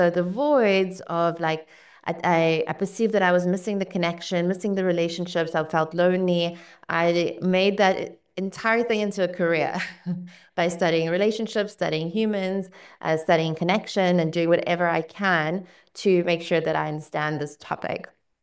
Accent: South Africa; also born or lived in Ukraine; I grew up in an immigrant family. So we immigrated from Ukraine to South Africa. I was just 6 years old.

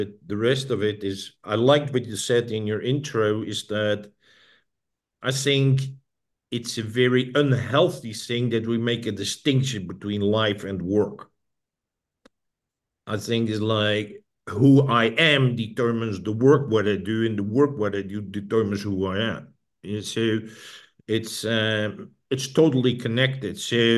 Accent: Netherlands; I grew up in the Netherlands, and then I finished the university.

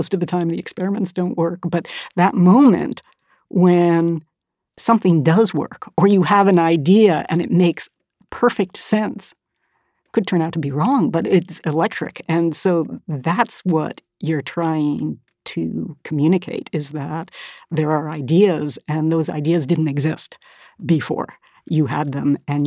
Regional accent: California, United States; So I grew up mostly in California, in Northern California.

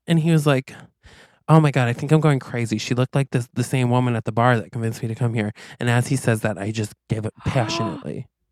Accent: Quaint, Vermont, United States; And I'm like, I grew up in Quaint.

